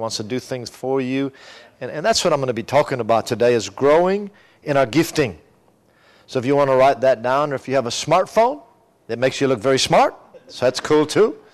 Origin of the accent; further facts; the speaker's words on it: Albert Lea, Minnesota, United States; born and raised in Albert Lea.